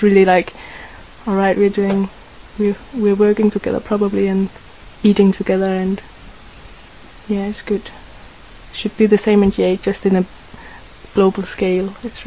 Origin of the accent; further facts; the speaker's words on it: Copenhagen, Capital Region, Denmark; It's just I'm coming from Copenhagen